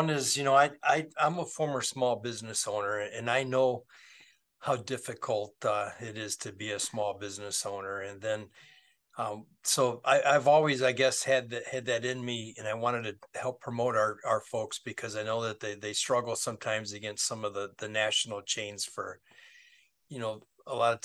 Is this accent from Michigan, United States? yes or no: yes; Westland, Michigan, United States; Yeah, well, you know, I grew up in Westland, and I went to school in Westland.